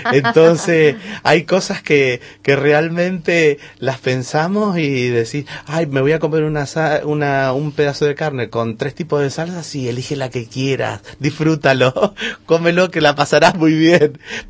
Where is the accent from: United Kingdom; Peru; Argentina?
Argentina; born there; Mis padres son chilenos y yo nací en Argentina